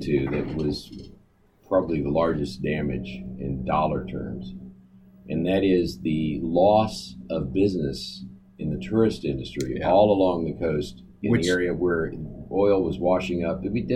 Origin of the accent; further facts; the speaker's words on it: Oklahoma, United States; I'm from Oklahoma, and I saw lots of places where there are massive oil spills